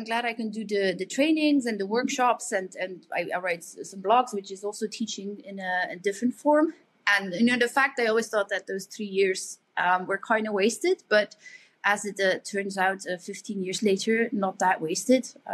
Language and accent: English; Belgium; For the viewers there, I'm from Belgium.